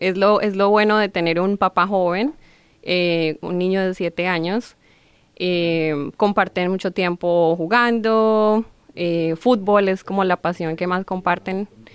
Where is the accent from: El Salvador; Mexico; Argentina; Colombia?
Colombia; moved away as an adult; now in United States; Fui una niña juiciosa, como decimos en Colombia, yo soy colombiana, y entré a la universidad joven a los 16 años.